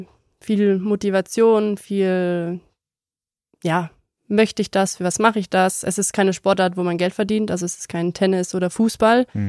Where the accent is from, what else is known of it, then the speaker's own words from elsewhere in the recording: Germany; bei der EM in Rom habe ich als Deutsche gewonnen und die Leute aus Italien haben mir zugejubelt.